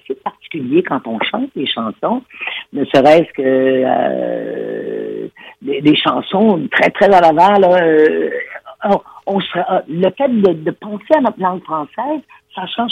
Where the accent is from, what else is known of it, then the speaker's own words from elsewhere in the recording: Sherbrooke, Quebec, Canada; la langue française, d'abord, c'est ma langue maternelle. Mm-hmm. Et curieusement, moi, j'ai été élevée dans une place à Sherbrooke, on était bilingue.